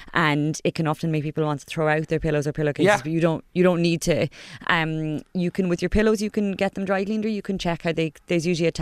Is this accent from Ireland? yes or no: yes; Cork, Munster, Ireland; accent: Cork; this is when my Cork accent comes out now